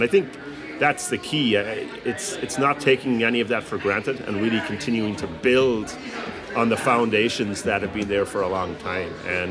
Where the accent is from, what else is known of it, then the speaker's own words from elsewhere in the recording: Monasterevin, Kildare, Ireland; The pub in my hometown, yeah. Mooney's in Monasterevin in Kildare, it's a fantastic place.